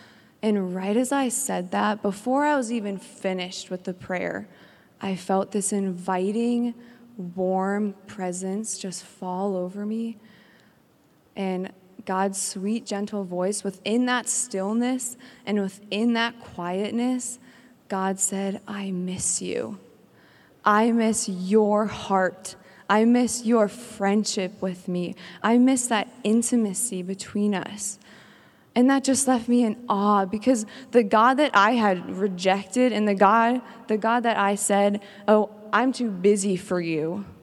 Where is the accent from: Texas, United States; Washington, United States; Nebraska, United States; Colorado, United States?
Nebraska, United States; Omaha; I'm from Omaha, Nebraska.